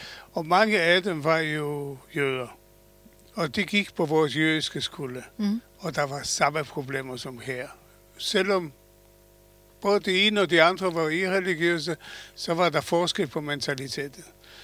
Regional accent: Poland; now in Denmark; Jeg var bare jøde fra Polen.

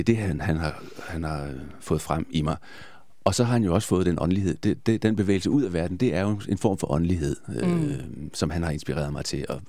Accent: Jutland, Denmark; Der hvor jeg kommer fra i Jylland, der er det mere reglen end undtagelsen

